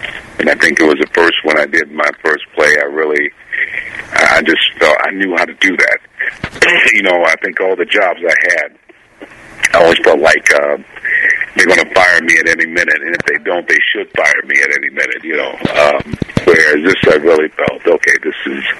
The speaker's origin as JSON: {"language": "English", "town": "Benton Harbor", "region": "Michigan", "country": "United States", "tie": "born or raised there", "said": "I grew up in Michigan, and in a small town, southwestern corner of Michigan, Benton Harbor."}